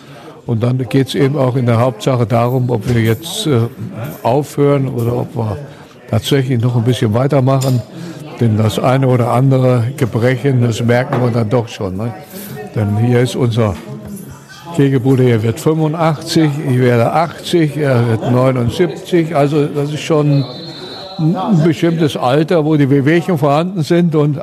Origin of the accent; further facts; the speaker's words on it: Cuxhaven, Lower Saxony, Germany; moved away as an adult; now in Helmershausen, Germany; Ich bin in Cuxhaven groß geworden und habe dann 1963 geheiratet und hierher gekommen und ich bin voll integriert. Ich möchte in Cuxhaven nicht mehr leben.